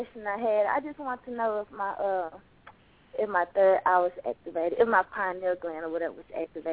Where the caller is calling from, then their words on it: Dallas, Texas, United States; calling in from Dallas, Texas.